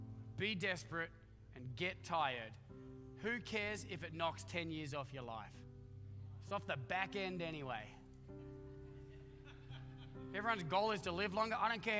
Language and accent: English; Australia; I'm Australian